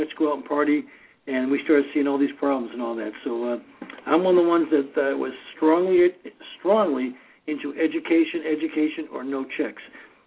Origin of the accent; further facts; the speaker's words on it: Boston, Massachusetts, United States; And plus, initially, I'm from Boston. Do you know what language I took in Boston? Latin.